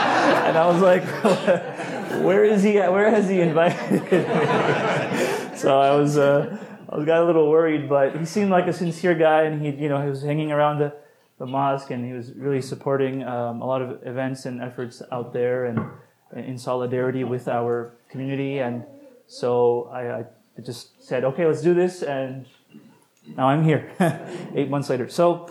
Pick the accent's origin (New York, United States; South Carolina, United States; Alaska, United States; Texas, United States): Texas, United States; born there; also born or lived in England / France / Egypt; I was born in Texas.